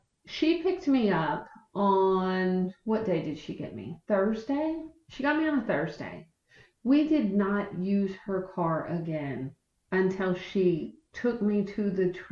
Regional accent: New York City, New York, United States; now in Atlanta, United States; New York City girl.

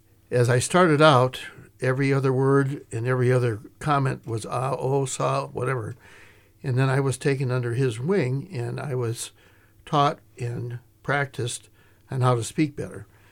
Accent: Power, Montana, United States; I was a person from Power, Montana, and my mom worked for the Federal Land Bank, and she wanted me to go to school in Great Falls rather than Power

